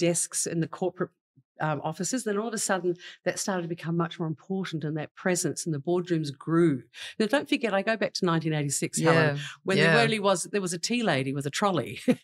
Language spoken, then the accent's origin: English; New Zealand; now in Australia; Well, I came here from New Zealand and arrived in 1983 with a suitcase, $600, and a kind of a dream to get on in life.